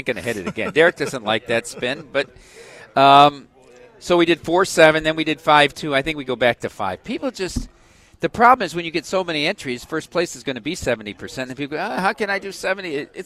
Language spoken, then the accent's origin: English; Iowa, United States; No, I'm from Iowa.